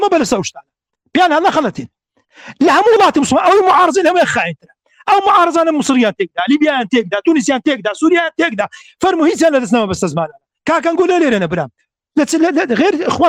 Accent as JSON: {"language": "Arabic", "country": "Iraq", "said": "ديمقراسي انا والله عراقي"}